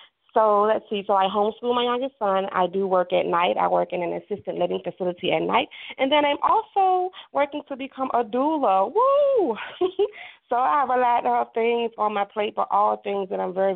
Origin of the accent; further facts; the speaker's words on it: Richmond, Virginia, United States; I am born and raised in Richmond, VA.